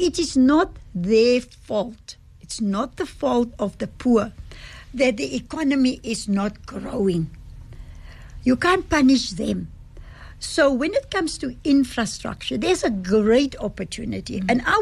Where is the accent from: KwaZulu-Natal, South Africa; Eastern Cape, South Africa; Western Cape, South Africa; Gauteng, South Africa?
Western Cape, South Africa; I'm born and bred in the Western Cape